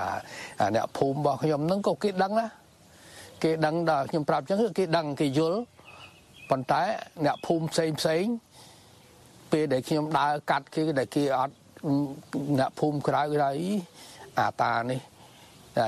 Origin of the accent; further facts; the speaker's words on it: Svay Pao, Battambang, Cambodia; ខ្ញុំស្រុកកណ្ដាលខ្ញុំនៅឃុំស្វាយប៉ោស្រុកសង្កែខេត្តបាត់ដំបងបាទហើយខ្ញុំអាយុឆ្នាំ70